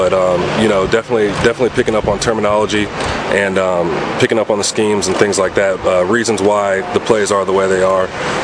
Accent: Illinois, United States; he's not far from where my hometown is, up in Illinois, where my mother stays.

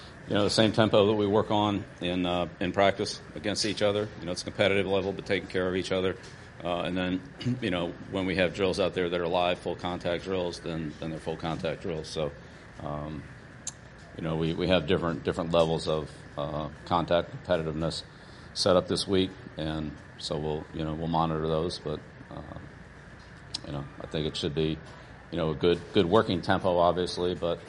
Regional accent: Annapolis, Maryland, United States; So, of course, growing up in Annapolis, you know, I was kind of a Colts fan

